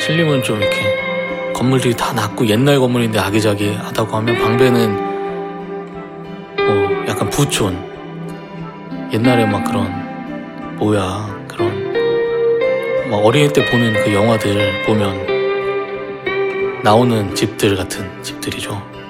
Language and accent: Korean; Cheongnyangni, Seoul, South Korea; 제 고향이 청량리 근처거든요. 청량리 근처에서 태어나서 10년 동안 살았는데 그래서 거기 추억이 엄청 많아요.